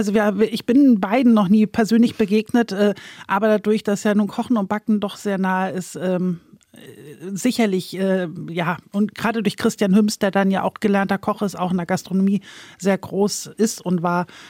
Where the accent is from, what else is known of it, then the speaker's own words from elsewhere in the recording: Volksdorf, Hamburg, Germany; Das heißt ja auch Volksdorf. Also ich habe nie woanders gelebt. Ich liebe Volksdorf, das ist meine Heimat, das ist mein Zuhause.